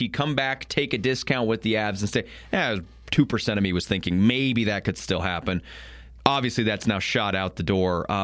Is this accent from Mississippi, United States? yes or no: no; Colorado, United States; I grew up in Eastern Colorado. Prep scene's big there.